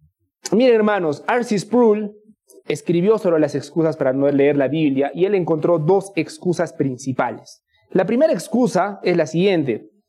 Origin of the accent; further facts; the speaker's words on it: Sicuani, Cusco, Peru; Ahora, los que somos peruanos y sicuaneños, no nos podemos sentir ajenos por lo siguiente.